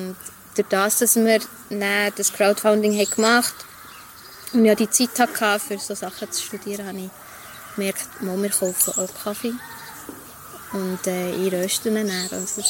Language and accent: German; Langnau, Bern, Switzerland; Ich bin immer noch gerne Langnauerin. Wobei, ich bin ja in Gol aufgewachsen.